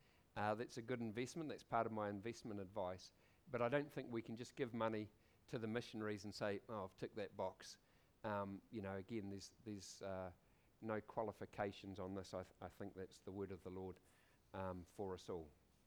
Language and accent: English; Ashburton, Canterbury, New Zealand; I grew up in Ashburton